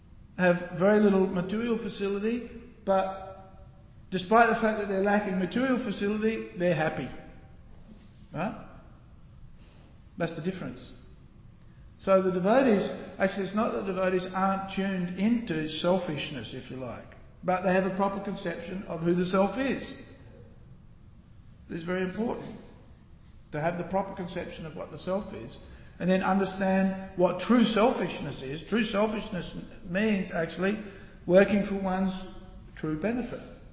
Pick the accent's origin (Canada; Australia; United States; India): Australia; I am an Australian, I love my country.